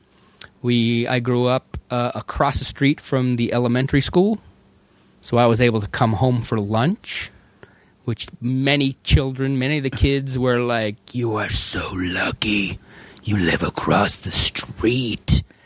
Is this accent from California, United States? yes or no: yes; Redondo Beach, California, United States; I grew up right there in Knob Hill, like five minute walk, half mile from the ocean.